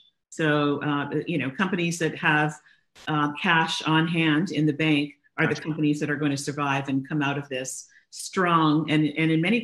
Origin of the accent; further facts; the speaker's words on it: London, Ontario, Canada; I am a girl from London, Ontario, Canada